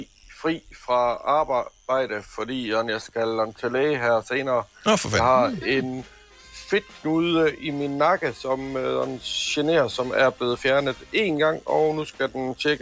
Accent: Rovst, Region of Southern Denmark, Denmark; Jeg er fra Rovst, nær Esbjerg.

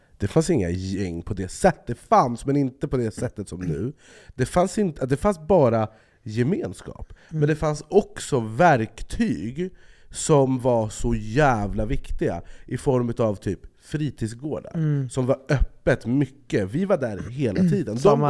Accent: Jordbro, Stockholm County, Sweden; Och där jag är uppvuxen i Jordbro så är det ju mycket som händer.

